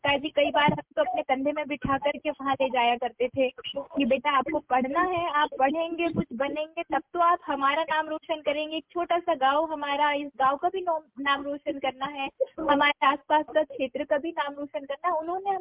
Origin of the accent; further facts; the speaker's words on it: Charan Thapa, Madhya Pradesh, India; मैं अमरवाड़ा ब्लॉक ग्राम चारण थापा की निवासी हूँ और मेरी स्टडी छिंदवाड़ा डिस्ट्रिक्ट में हुई है।